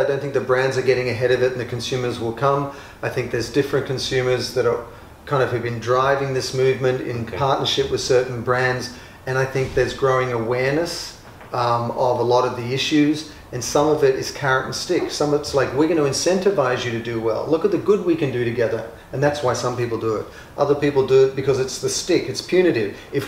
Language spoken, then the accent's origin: English; Australia; For example, I'm an Australian. And I grew up in the water, I'm a surfer